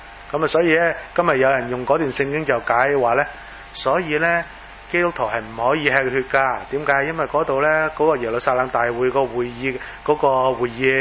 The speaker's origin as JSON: {"language": "Cantonese", "country": "China", "said": "我哋中国人即系中国基督徒，梗系唔系几明啦。"}